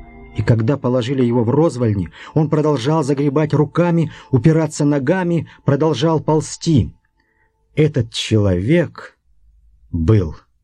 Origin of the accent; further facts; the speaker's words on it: Altai Krai, Russia; Петр Павлович мой земляк. Я тоже родился и вырос в Кулундинской степи.